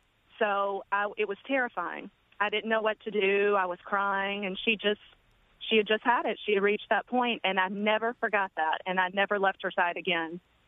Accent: Nashville, Tennessee, United States; now in Brooklyn, United States; I grew up in Nashville, Tennessee, or a small town right outside of Nashville, Tennessee.

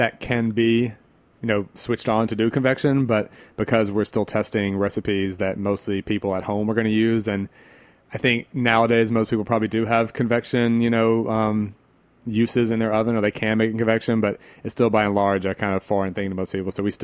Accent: the South, United States; such an apparent, you know, similarity to what we have growing up in the South.

